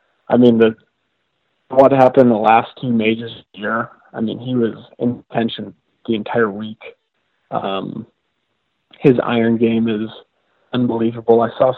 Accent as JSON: {"language": "English", "town": "Chicago", "region": "Illinois", "country": "United States", "tie": "born or raised there", "said": "Easiest one that comes to mind first, right in my hometown here, Chicago Golf."}